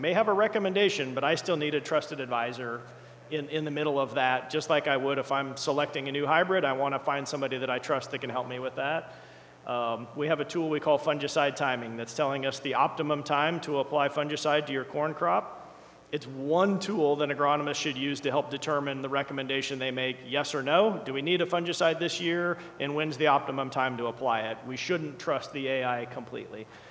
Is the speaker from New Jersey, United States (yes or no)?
no; Iowa, United States; I'm a guy from Southwest Iowa, and my language isn't as perfect as I would like it to be